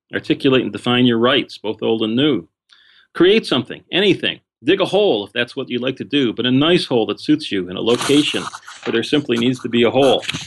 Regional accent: Detroit, Michigan, United States; I come from Detroit, which was a city with problems.

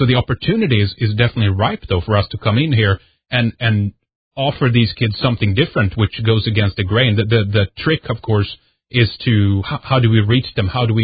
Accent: Sweden; I can just speak for myself here, but just, you know, growing up in Sweden, certainly you have your own experiences and whatnot

